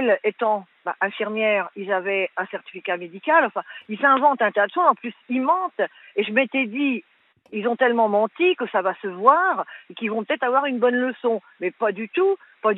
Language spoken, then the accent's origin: French; Conches, France; born there; Moi, bon, je suis née à Conches